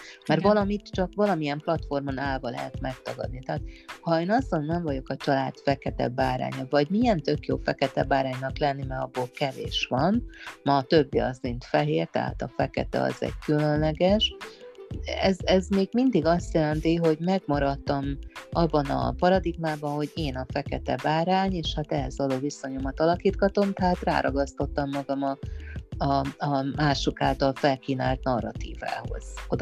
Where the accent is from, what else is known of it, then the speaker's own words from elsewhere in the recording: Hungary; igenis lehetünk büszkék arra, hogy magyarok vagyunk